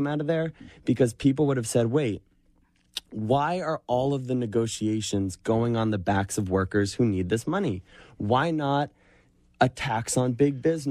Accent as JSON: {"language": "English", "town": "Boston", "region": "Massachusetts", "country": "United States", "said": "I come from Boston, and in Boston we have a tip credit."}